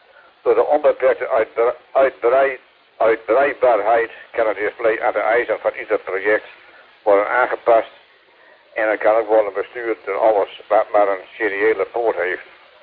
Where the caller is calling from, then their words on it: South Holland, Netherlands; En ik ben nu wel uit Zuid-Holland.